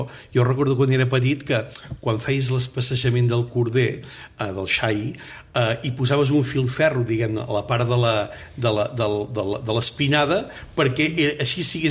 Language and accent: Catalan; Catalonia, Spain; jo que soc de la Garrotxa